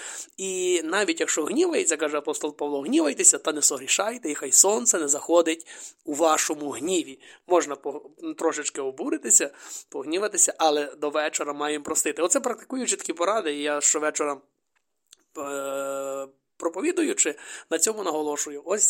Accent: Shushkivtsi, Ternopil Oblast, Ukraine; born there; Народився на Лановеччині, зараз Кременецький район, це село Шушківці. Маленьке таке, незначуще, але це моя маленька батьківщина.

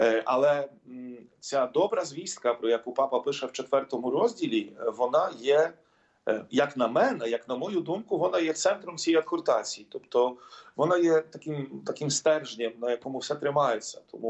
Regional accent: Siedlce, Masovian Voivodeship, Poland; Ukrainian is a second language; це моя рідна дієцезія, це мій рідний край.

